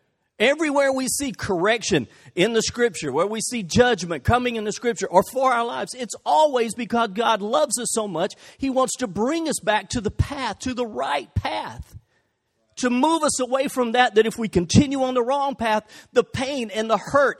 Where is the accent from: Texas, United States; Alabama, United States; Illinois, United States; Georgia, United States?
Alabama, United States; Butler; I grew up in Butler. We only got one channel in Butler, Channel 11, out of Meridian, Mississippi